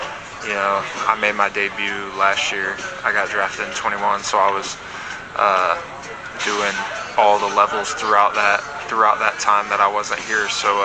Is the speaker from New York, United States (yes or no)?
no; Georgia, United States; now in Washington, United States; I'm from Georgia.